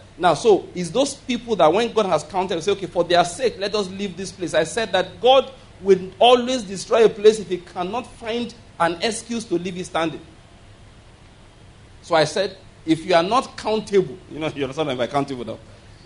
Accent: Nigeria; I don't live there, but because I'm a Nigerian, I'm so connected to what is going on there.

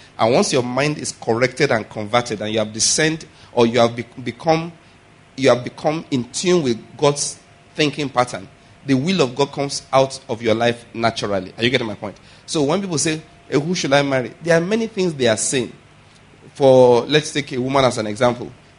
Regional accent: Ondo, Nigeria; born there; also born or lived in Edo State / Taraba State / Lagos; I was born in Ondo State. Went to university in the Edo State, and then served in Taraba State.

